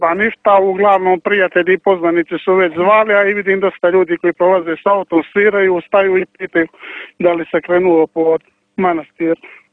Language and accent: Serbian; Cetinje, Montenegro; born there; rođen 6.6.1989. godine na Cetinju.